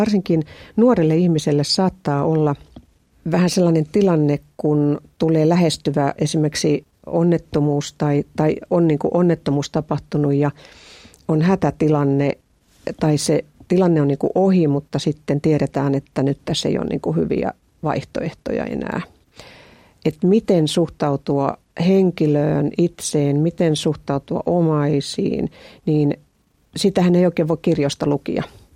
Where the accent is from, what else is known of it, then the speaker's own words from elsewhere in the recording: Ostrobothnia, Finland; Ja se, että me ollaan pohjalaisia molemmat, niin me ollaan ymmärretty toinen toisiamme.